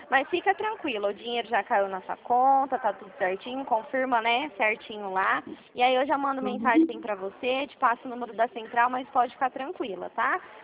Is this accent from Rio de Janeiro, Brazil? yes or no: no; São Paulo, Brazil; eu sou aqui da região de Prudente